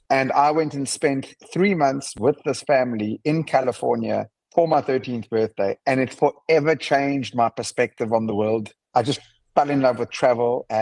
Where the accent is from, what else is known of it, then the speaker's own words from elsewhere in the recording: Johannesburg, Gauteng, South Africa; born there; I was born in Johannesburg, but it doesn't resonate with me as much as other parts of the world.